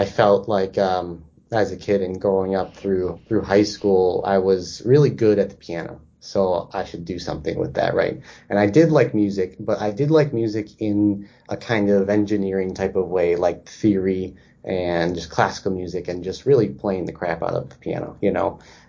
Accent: Chicago, Illinois, United States; also born or lived in Boston / Washington; No, I'm actually from Chicago. My family is from Chicago and lived here most all my life, and then before I moved to Boston for school and then later Washington.

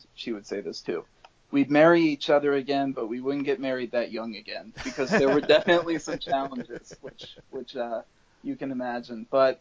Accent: New York, United States; I grew up near Westchester, so I still had my network of people from high school and all that.

